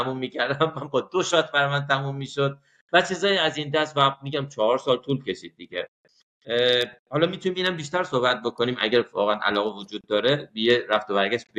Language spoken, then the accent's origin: Persian; Iran; بعد گفت تو اهل کجایی؟ گفتم اهل ایران.